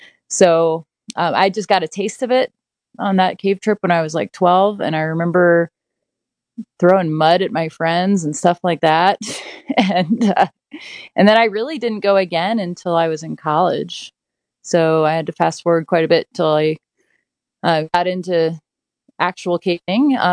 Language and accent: English; Virginia, United States; because I grew up in Northern Virginia.